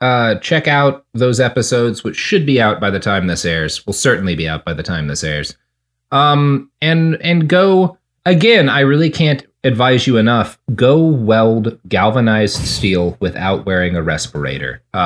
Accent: Texas, United States; look, man, I grew up in Texas. If there's one thing that entitles me to do, it's make fun of Florida.

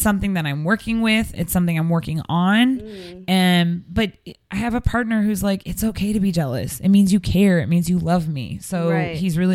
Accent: Seattle, Washington, United States; Because that's the other thing, is I'm from Seattle and he's from LA. So, like, we come and see each other's family.

